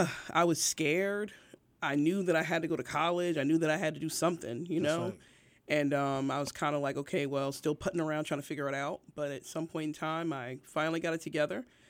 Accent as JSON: {"language": "English", "town": "East Orange", "region": "New Jersey", "country": "United States", "tie": "born or raised there", "said": "Born and raised in East Orange."}